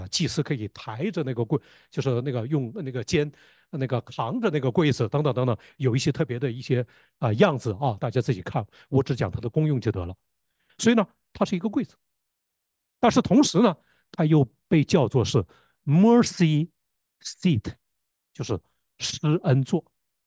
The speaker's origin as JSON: {"language": "Chinese", "region": "Northeast China", "country": "China", "said": "我们东北人说，就是从那个幔子底下钻过去。东北人说“咕咕拥拥的”"}